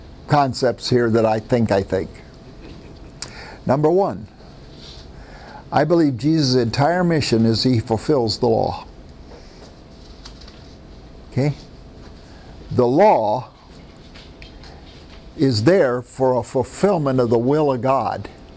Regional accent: Iowa, United States; I'm from Iowa, by the way, and that's what that animal was called.

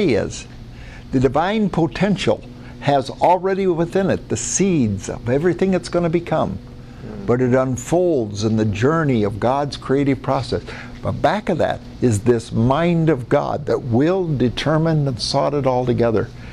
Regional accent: United States; born there; I'm an American because of where my mama birthed me. I had a smart mama.

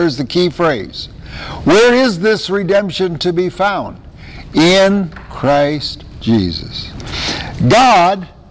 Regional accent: Iowa, United States; Which when I was a boy growing up in Iowa, that was a hamburger.

